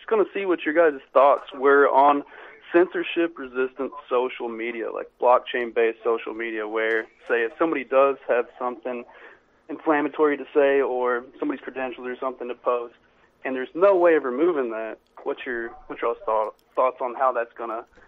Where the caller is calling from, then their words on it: Kentucky, United States; Question to Eastern Kentucky.